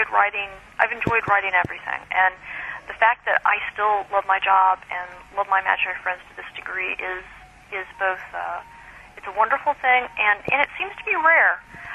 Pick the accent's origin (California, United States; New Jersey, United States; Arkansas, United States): Arkansas, United States; Little Rock; born there; No. I was born actually in Little Rock.